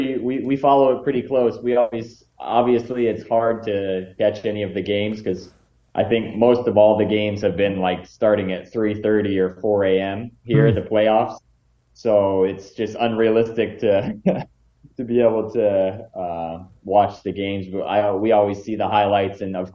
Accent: Denver, Colorado, United States; We're from Denver and grew up there and grew up going to the Nuggets games.

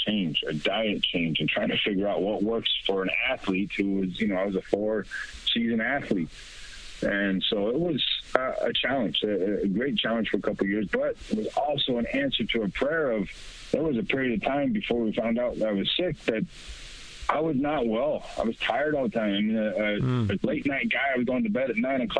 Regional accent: Gillette, Wyoming, United States; I grew up in Gillette, Wyoming, and, you know, very transient community, coal, methane, gas, oil, industrial type work.

